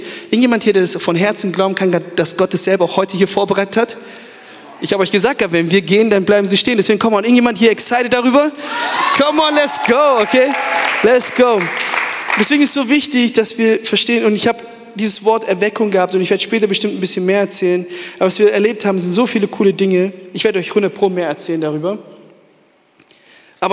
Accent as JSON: {"language": "German", "country": "Germany", "said": "Und wir kommen aus Deutschland. Wir sind vor 4 Jahren nach Köln gezogen"}